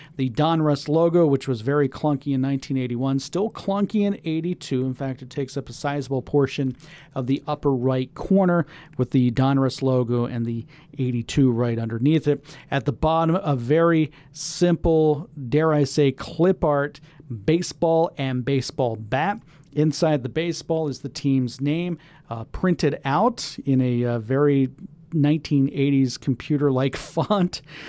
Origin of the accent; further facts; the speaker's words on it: Tampa, Florida, United States; I was a big Blue Jays fan growing up, which doesn't make much sense because I grew up here in Tampa, Florida, but I loved the Blue Jays